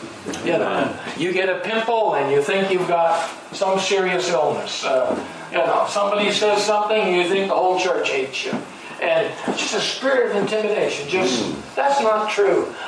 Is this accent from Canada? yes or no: yes; East Coast, Canada; I'm from Canada, East Coast. I live in New Brunswick, where we are. And it takes me 2 hours to fly to Toronto, so it's 1,000 miles, roughly, east of Toronto.